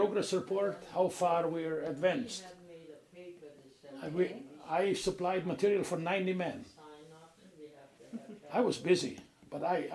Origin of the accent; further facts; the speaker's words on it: Germany; English is a second language; moved away; Because when I came from Germany, I came from the farm. I had no trade, eh?